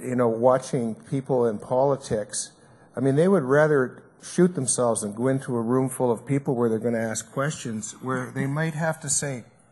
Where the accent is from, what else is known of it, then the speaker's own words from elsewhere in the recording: Vancouver, British Columbia, Canada; I'm from Vancouver, and I quite frankly think Vancouver is way more diverse than Toronto, sorry.